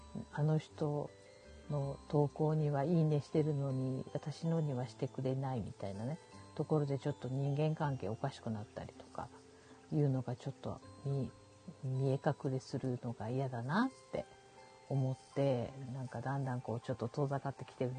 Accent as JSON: {"language": "Japanese", "region": "Shimane", "country": "Japan", "tie": "born or raised there", "said": "一番最初にしたのは、あの地元島根のね、島根のこう海の見える"}